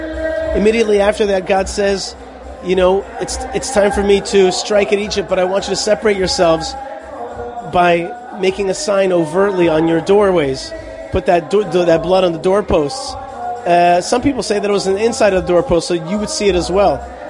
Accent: Israel; She goes, where are you from? I go, I'm from Israel.

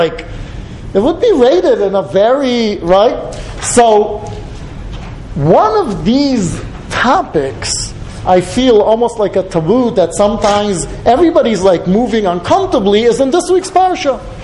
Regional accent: Israel; English is a second language; And I remember being a young Israeli growing up in Israel when she said that.

